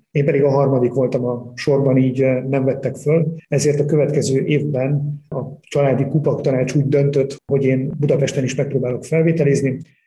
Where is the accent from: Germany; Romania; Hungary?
Romania; Simonyifalva, Arad County; also born or lived in Fazekasvarsánd; Parciumi vagyok, Körösök vidékéről származom, illetve ott születtem, meg ott töltöttem a gyerekkoromat, illetve a ifjúkoromat. Arad mellett először Simonyi falván, majd később Fazekasvarsándon volt lelkész az édesapám